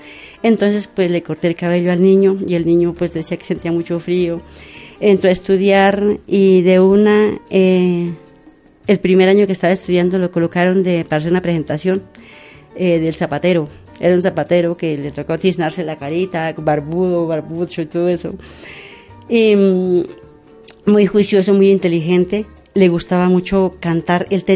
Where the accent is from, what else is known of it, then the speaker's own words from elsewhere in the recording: Boyacá, Colombia; que llamamos en Boyacá porque soy de Boyacá y a mucho honor